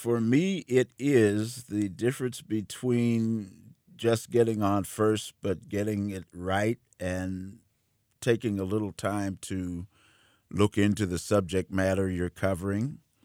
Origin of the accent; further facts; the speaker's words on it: McKeesport, Pennsylvania, United States; where I grew up in McKeesport and in Belsouver, I wasn't that far from the Shannon Library and the Shannon Drake streetcar line.